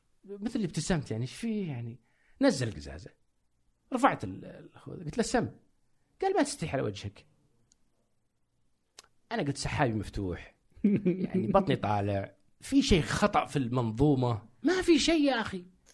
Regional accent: Saudi Arabia; كسعودي كعربي كشخص جاي راكب دباب وقاطع الولايات هذه كلها

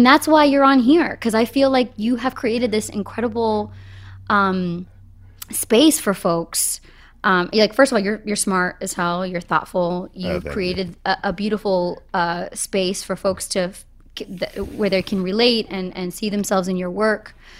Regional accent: Boston, Massachusetts, United States; I'm from Boston.

